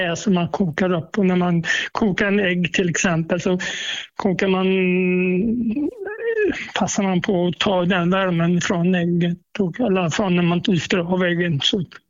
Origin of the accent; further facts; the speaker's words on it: Gothenburg, Västra Götaland County, Sweden; now in Halmstad, Sweden; Jag kommer ju från Göteborg då